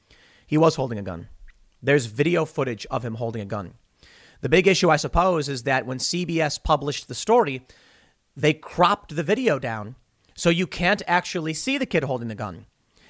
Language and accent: English; Chicago, Illinois, United States; I grew up in Chicago. I understand this kind of stuff all too well.